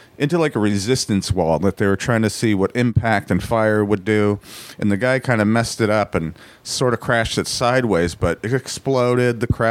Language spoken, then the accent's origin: English; San Antonio, Texas, United States; born there; also born or lived in Edwards Air Force Base, California; I was born in Lackland Air Force Base in San Antonio, Texas.